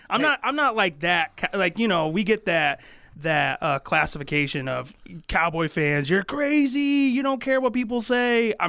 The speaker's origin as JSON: {"language": "English", "region": "Texas", "country": "United States", "said": "Okay, we're from Texas. We do that."}